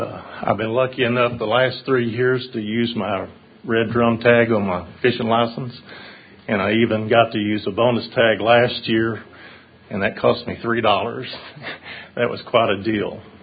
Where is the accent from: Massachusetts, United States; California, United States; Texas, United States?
Texas, United States; Jacksonville; I'm from Jacksonville, Texas.